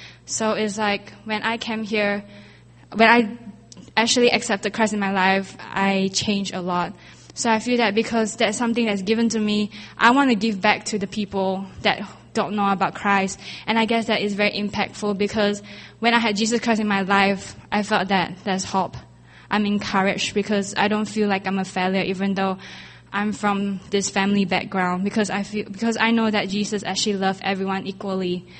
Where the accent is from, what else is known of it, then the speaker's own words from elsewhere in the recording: Malaysia; now in Singapore; but I'm actually a Malaysian studying in Singapore.